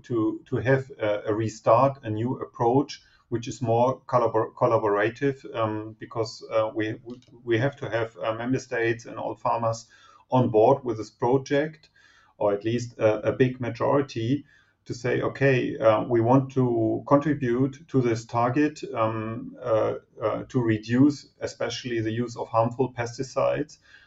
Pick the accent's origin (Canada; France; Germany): Germany; English is a second language; We have in my home country Germany